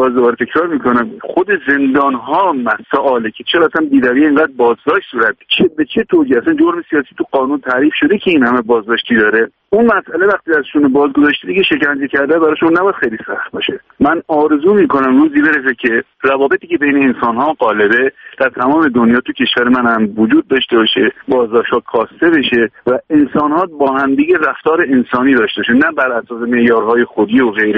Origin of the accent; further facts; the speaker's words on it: Iran; ما که ایرانی هستیم